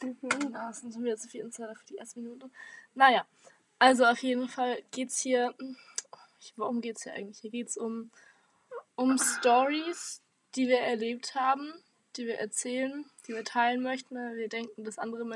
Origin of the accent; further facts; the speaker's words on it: Munich, Bavaria, Germany; Ja, also wir kommen aus München, vielleicht ist es dann so ein bisschen zur Erklärung.